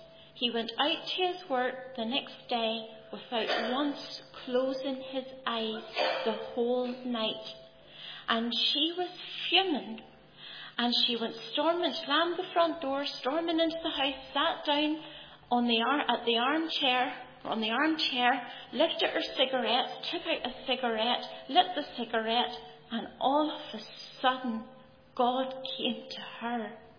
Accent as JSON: {"language": "English", "town": "Ballymena", "region": "Northern Ireland", "country": "United Kingdom", "tie": "born or raised there", "said": "I had seen them many times growing up in Ballymena"}